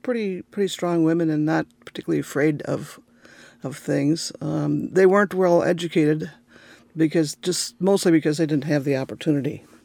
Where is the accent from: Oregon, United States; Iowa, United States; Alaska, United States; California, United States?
Iowa, United States; So I was born in Iowa, actually.